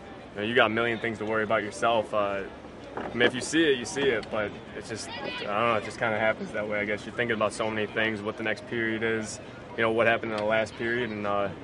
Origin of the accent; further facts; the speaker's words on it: Chicago, Illinois, United States; even though I'm from Chicago, I was like Brett Favre growing up.